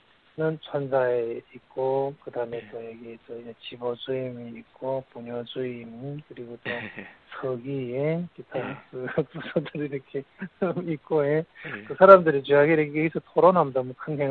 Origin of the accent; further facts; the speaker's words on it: Tumen, Jilin, China; 두만강역에서 살았습니다. 두만강역에서 자라면서, 이전에 우리는 조선, 북조선 이런 영향 많이 받았어요.